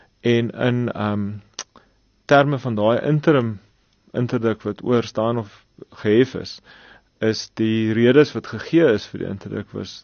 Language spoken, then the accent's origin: Afrikaans; George, Western Cape, South Africa; op lughawens of in George waar ons vandaan kom